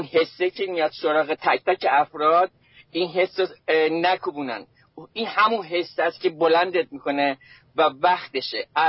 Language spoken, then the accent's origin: Persian; Iran; میخوام به عنوان یه ایرانی یه کاری بکنم.